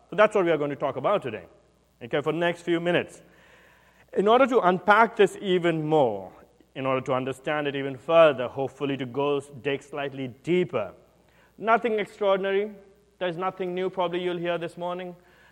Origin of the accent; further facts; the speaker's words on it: India; I'm from India, I'm Eastern. We don't think laterally, we think more spirally.